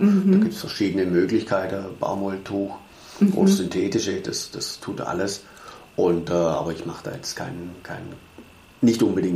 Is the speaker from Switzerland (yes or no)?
no; Spain; Ich als Spanier habe immer das Iberische.